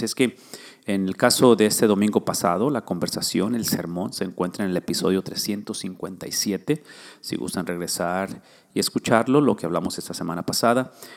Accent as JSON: {"language": "Spanish", "town": "Ciudad Mante", "region": "Tamaulipas", "country": "Mexico", "tie": "born or raised there", "first_language": "Spanish", "moved": "as an adult", "lives_now": "United States", "said": "es el aniversario de la primera iglesia bautista de la ciudad donde yo vengo, de Ciudad Mante. Nacido y crecido en México, llego a la edad de 17 años a Estados Unidos"}